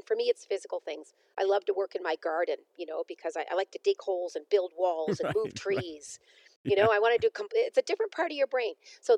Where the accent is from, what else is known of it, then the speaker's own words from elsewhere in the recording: Canada; being a Canadian practitioner